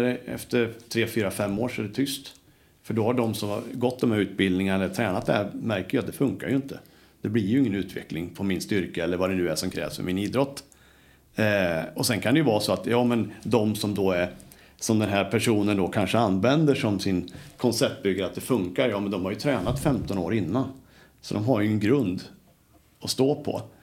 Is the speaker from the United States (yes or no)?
yes; United States; Swedish is a second language; now in Sweden; det är ju långt ifrån där jag kommer ifrån i USA